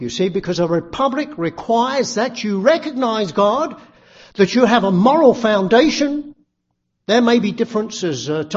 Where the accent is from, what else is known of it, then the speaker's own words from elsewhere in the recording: England, United Kingdom; That was contrary to the society I grew up in England.